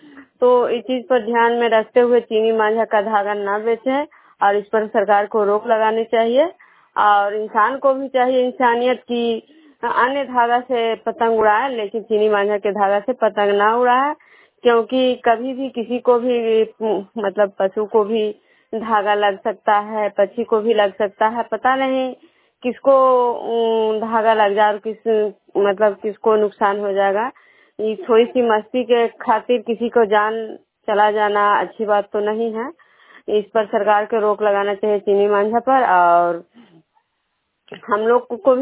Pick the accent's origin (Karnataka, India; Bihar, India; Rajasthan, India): Bihar, India; Bishnupur